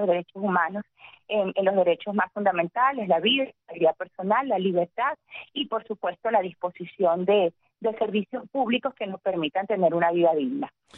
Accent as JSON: {"language": "Spanish", "country": "Venezuela", "said": "como venezolana, como defensora de derechos humanos"}